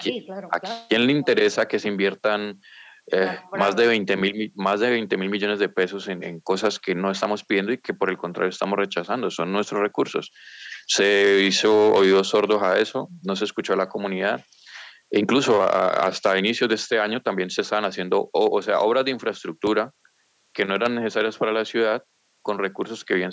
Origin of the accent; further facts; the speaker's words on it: Colombia; uno como ciudadano colombiano los escucha y uno no los puede creer